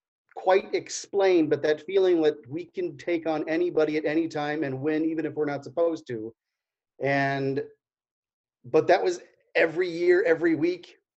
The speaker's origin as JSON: {"language": "English", "town": "Erie", "region": "Pennsylvania", "country": "United States", "tie": "born or raised there", "said": "I got to tell you, I grew up in Erie, Pennsylvania, or outside of Erie, Pennsylvania"}